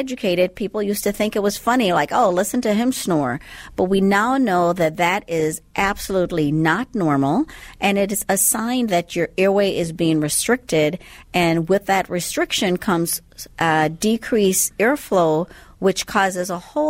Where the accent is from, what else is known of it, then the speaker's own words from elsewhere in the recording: Andros, Bahamas; Well, I'm from the Bahamas. You can't quite tell by the accent right now, but originally from the Bahamas. So Andros is actually the largest island in the Bahamas, and I happen to be from that island.